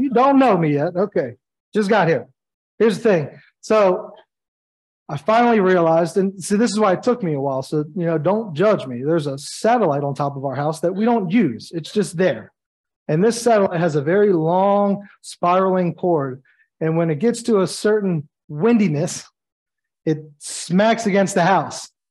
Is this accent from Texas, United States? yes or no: no; Baltimore, Maryland, United States; So, you know, I went, okay, well, you know, I'm from Baltimore.